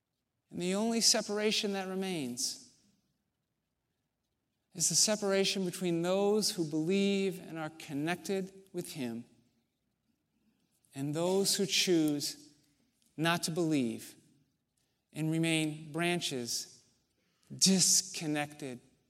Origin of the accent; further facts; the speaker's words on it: United States; part of my heritage as an American white male has been that there has been a focus, an emphasis on how we are different, and it's led to separation.